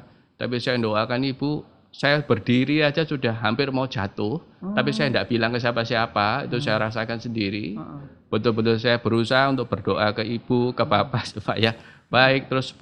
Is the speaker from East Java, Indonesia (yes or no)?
yes; Surabaya, East Java, Indonesia; Lahir di Surabaya.